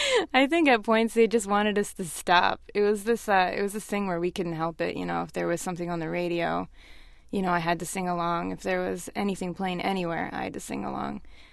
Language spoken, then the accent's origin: English; Miami, Florida, United States; I mean, when I grew up in Miami, it's a cool place to grow up